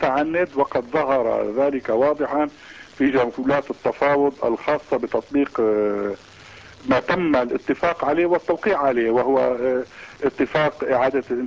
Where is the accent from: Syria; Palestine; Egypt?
Palestine; وسيفتح ذلك بابا علينا كفلسطينيين ليس له أول من آخر